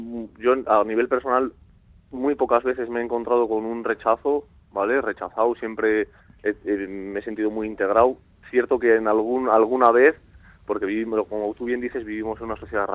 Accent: Basque Country, Spain; nosotros somos vascos. Y como gitanos, que es nuestra música es la flamenca

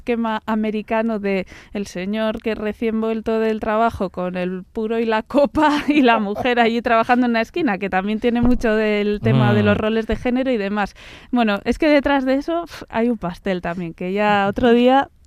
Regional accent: Vitoria, Basque Country, Spain; el clima de tu ciudad también, muy importante, que yo soy de Vitoria y sé de lo que os hablo

